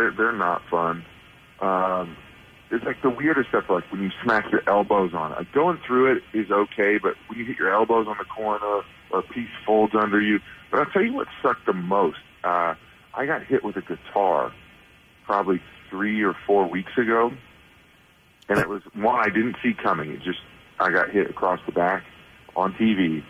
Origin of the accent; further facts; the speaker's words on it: Overland Park, Kansas, United States; We have BB guns growing up. We grew up in Overland Park, and we shattered the back door neighbor, giant.